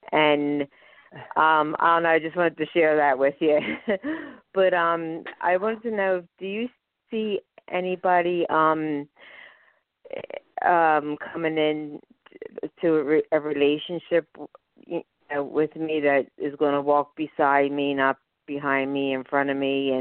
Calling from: Pennsylvania, United States; I'm calling from Pennsylvania.

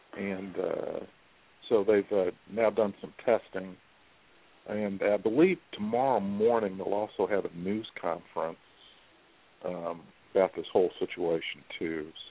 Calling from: Missouri, United States; Hi, I'm calling from Missouri.

